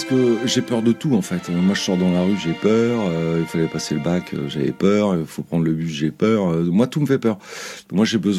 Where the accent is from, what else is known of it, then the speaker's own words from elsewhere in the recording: France; Faire de la musique quand on est français, c'est pas facile